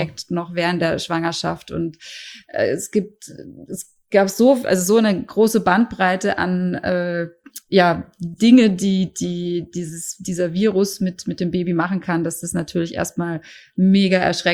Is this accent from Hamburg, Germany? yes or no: no; Karlsruhe, Baden-Württemberg, Germany; Ich komme aus Karlsruhe, bin 40 Jahre alt und Mama von zwei Kindern.